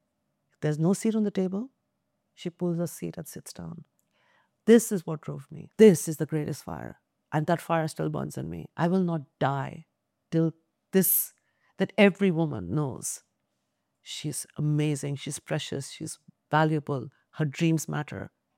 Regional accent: India; when I was growing up in India

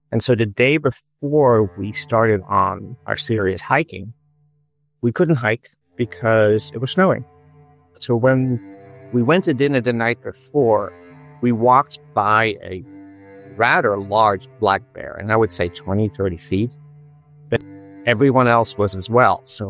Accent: Netherlands; I'm originally from the Netherlands, right? And you don't have a lot of nature back there. You don't have big animals. It's different environment, incredibly urban.

